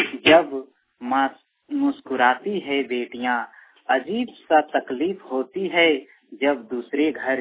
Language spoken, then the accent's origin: Hindi; Fatehpur, Jharkhand, India; बोकारो जिला के फतेहपुर ग्राम का निवासी हूँ।